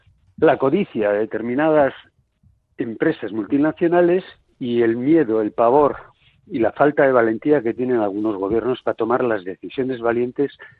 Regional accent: Basque Country, Spain; nosotros no somos conscientes, como sociedad vasca o europea

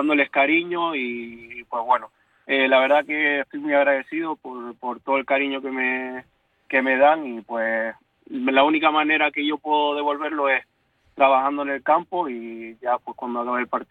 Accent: Canary Islands, Spain; yo vengo de las Islas Canarias, yo no estoy acostumbrado a estar 9, 8 horas en bus

